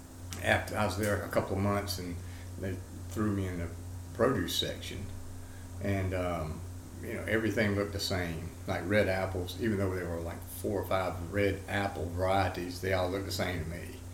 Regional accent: Georgia, United States; now in Nashville, United States; I came here from Georgia and around this time in 1982.

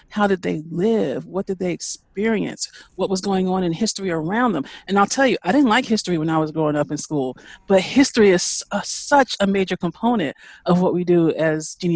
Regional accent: Greensboro, North Carolina, United States; also born or lived in Charlotte; So we moved to the middle of the state, to the Greensboro area. So I grew up in Greensboro and Charlotte, spending some time in both of those cities.

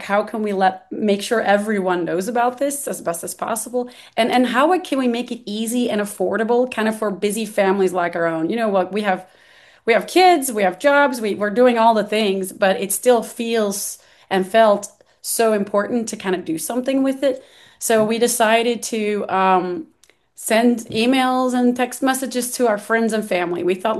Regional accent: Belgium; moved away as an adult; now in Nashville, United States; I grew up in Belgium, in Europe, and I came here to Nashville to go to grad school for psychology.

